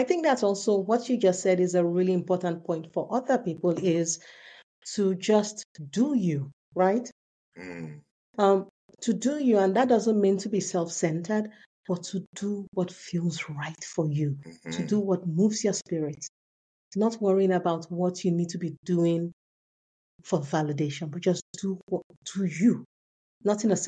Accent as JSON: {"language": "English", "country": "Nigeria", "said": "I come from Yoruba. I'm a Yoruba. That's my tribe from Nigeria. And we speak in proverbs, and it's a language of metaphors."}